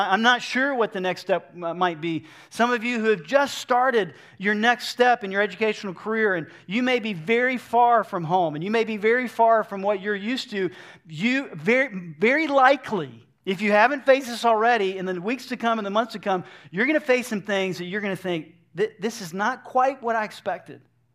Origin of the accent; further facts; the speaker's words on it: Georgia, United States; So, I grew up in Georgia, and from time to time we'd pass, you know, through I-75